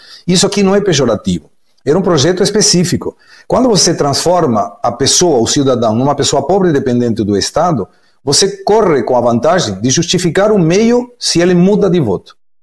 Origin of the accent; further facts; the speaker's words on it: Argentina; Portuguese is a second language; que me deixa absolutamente triste como argentino